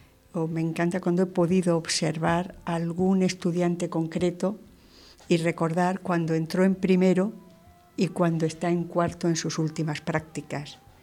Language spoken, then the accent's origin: Spanish; Guadix, Andalusia, Spain; tuvo su primera experiencia en Guadix, es que es mi tierra, lo conozco de ahí